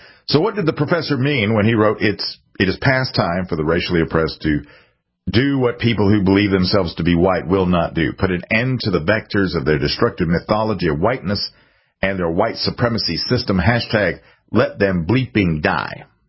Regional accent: South Carolina, United States; I wasn't raised that way, and I was raised in South Carolina.

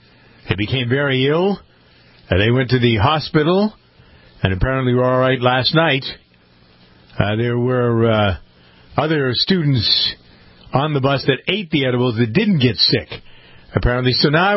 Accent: Framingham, Massachusetts, United States; First, though, the big story from Framingham, my hometown today.

